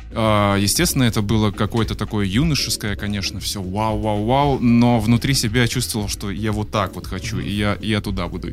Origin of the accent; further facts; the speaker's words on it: Nalchik, Kabardino-Balkaria, Russia; Нет, родился я не в Петербурге, я родом из Солнечного Кавказа. Вот, родился я в городе Нальчик, и до, ой, уже даже не помню, до скольки лет я там жил.